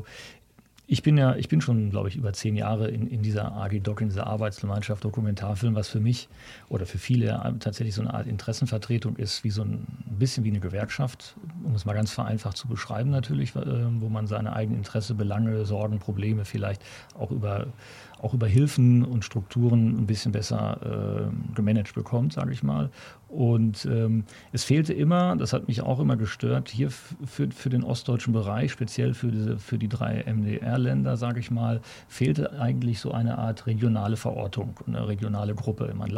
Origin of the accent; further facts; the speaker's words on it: North Rhine-Westphalia, Germany; born there; now in Leipzig, Germany; komme gebürtig aus dem Sauerland. Das liegt in Nordrhein-Westfalen, lebe aber jetzt schon länger, habe ich zu Nancy vor kurzem auch noch gesagt, lebe jetzt schon länger in Leipzig, als ich vorher im Sauerland gelebt habe. Also bin kurz nach der Wende eigentlich nach Leipzig gekommen.